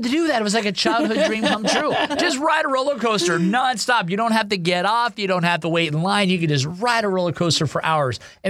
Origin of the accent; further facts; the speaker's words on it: Ohio, United States; I grew up in Ohio, so I'm really familiar with it.